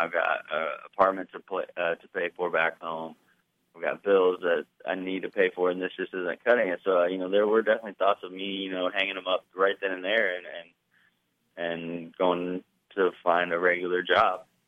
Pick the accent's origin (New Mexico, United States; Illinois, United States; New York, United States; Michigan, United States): Illinois, United States; Tuscola; also born or lived in Urbana; So I was born in Urbana, grew up in Tuscola, Illinois.